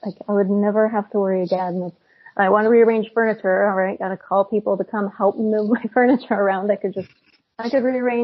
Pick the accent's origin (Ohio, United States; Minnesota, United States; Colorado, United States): Colorado, United States; moved away; the only reason I knocked it off was because I'm from Colorado. I don't live there anymore